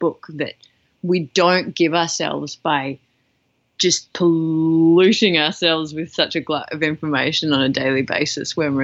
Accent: Australia; But as an Australian, if you live in the southern half of the country

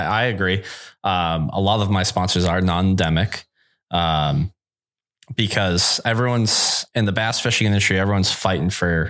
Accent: Northeast, United States; But I am from the Northeast.

